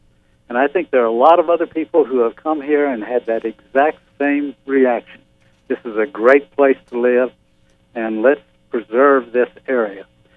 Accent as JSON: {"language": "English", "region": "Texas", "country": "United States", "tie": "born or raised there", "lives_now": "Arizona, United States", "said": "I'm not sure what the relevance of this is, but I grew up in East Texas."}